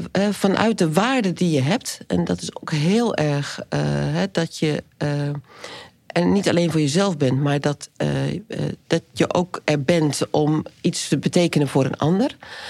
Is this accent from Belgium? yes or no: no; Groningen, Netherlands; also born or lived in Breda; Ik ben opgegroeid in Oost-Groningen, dus geboren in Breda.